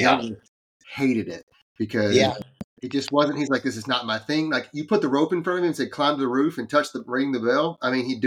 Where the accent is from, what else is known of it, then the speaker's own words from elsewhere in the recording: Texas, United States; So I grew up in North Texas, and we didn't have wrestling.